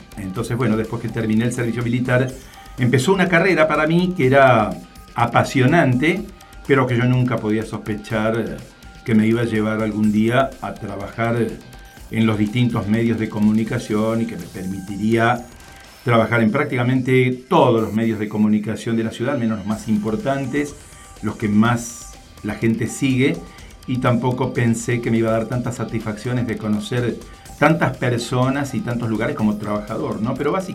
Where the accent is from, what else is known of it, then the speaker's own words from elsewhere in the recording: Santa Fe, Argentina; De muy chiquito, mis padres me llevaron a vivir a Barrio Candioti